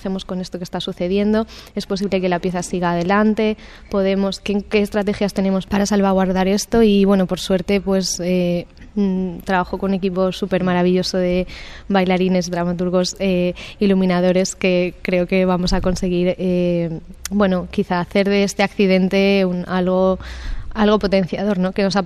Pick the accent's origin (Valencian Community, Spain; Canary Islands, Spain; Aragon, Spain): Valencian Community, Spain; de las danzas tradicionales de la comarca de Ayora, que es de donde yo soy, pero también un poco de la comunidad valenciana.